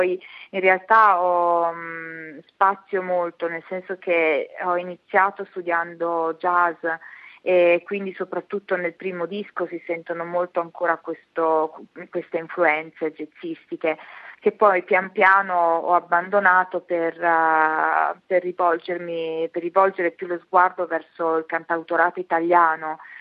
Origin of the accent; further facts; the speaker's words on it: Bellaria, Emilia-Romagna, Italy; also born or lived in Rimini; now in Rome, Italy; Precisamente sono di Bellaria, ci tengo a specificarlo perché sennò poi insomma